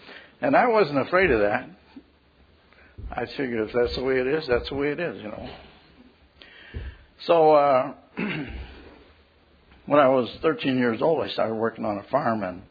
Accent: Indiana, United States; now in Chicago, United States; I grew up out in Indiana, in northern Indiana, and, you know, I really didn't know much. When I moved up to Chicago

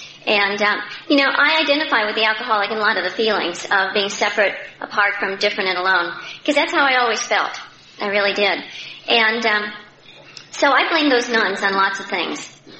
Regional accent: Cleveland, Ohio, United States; born there; And my parents were very old world. I was born in Cleveland, and that was another one of my problems. If you came from Cleveland, you'd have my problems, too.

